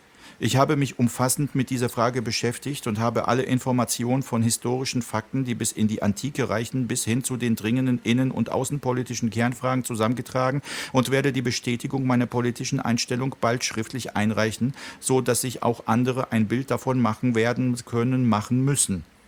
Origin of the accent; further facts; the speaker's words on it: Prague, Czechia; Ich kenne das auch aus meiner Kindheit in Tschechien und wirklich in Prag, als der Wenzelsplatz noch leer war, keine Touristen.